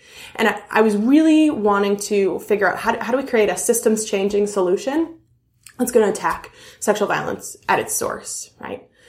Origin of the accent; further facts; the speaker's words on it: Woodbury, Minnesota, United States; I grew up in Woodbury, Minnesota, which is a pretty privileged area.